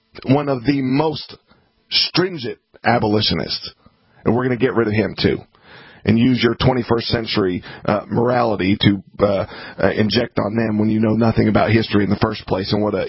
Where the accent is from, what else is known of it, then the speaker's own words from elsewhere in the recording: the South, United States; Yeah, I grew up in the South. I know what the South was about, the Confederacy.